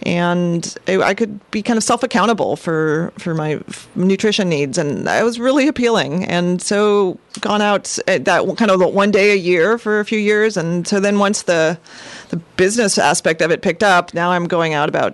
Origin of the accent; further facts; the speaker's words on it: Los Altos, California, United States; I grew up in Los Altos, Mountain View area, down in the South Bay